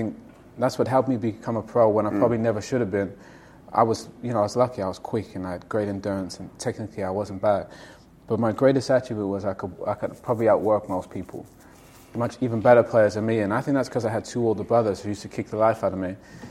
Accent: Canada; I was lucky growing up in Canada.

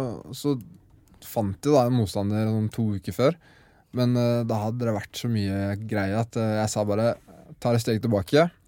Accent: Skien, Vestfold og Telemark, Norway; Og det er jo Skien vi startet i, der jeg vokste opp.

